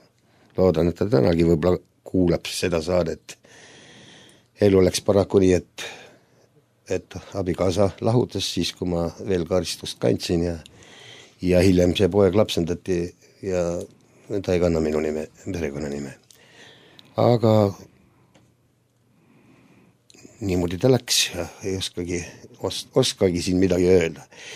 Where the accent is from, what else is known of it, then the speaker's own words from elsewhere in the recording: Tallinn, Harju County, Estonia; born there; Ma olen sündinud Tallinnas, õigemini Nõmmel, oli tollal vist mingi pisikene haigla. Ja 1949. aastal, 20. augustil, nii et praegu olen 61 ja augustis, kui jumal lubab, siis 62